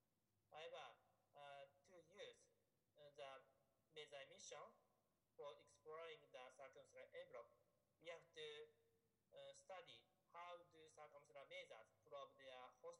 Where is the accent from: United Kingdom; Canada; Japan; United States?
Japan; from Japan.